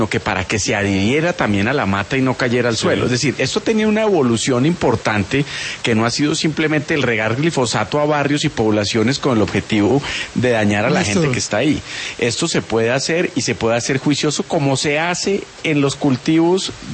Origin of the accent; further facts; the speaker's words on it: Colombia; Aquí los que perdemos somos los colombianos